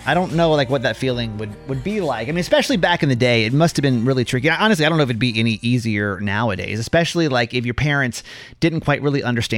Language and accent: English; Georgia, United States; I grew up in Georgia. And back in the day, that wasn't really a widely accepted thing.